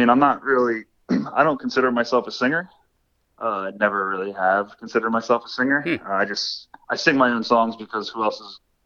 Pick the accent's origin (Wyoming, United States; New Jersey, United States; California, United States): New Jersey, United States; I'm from New Jersey, so any kind of … reference or anything like that is accepted